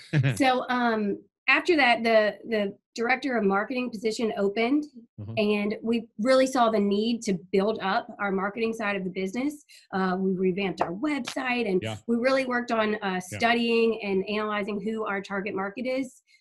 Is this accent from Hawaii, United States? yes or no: no; Baton Rouge, Louisiana, United States; So I am an LSU fan, went to LSU, born and raised in Baton Rouge.